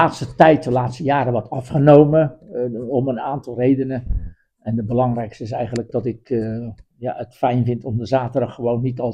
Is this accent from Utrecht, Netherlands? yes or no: no; Katwijk, South Holland, Netherlands; Ik ben opgegroeid in Katwijk en daar is voetbal natuurlijk erg belangrijk, met de ploegen Katwijk en Quick Boys.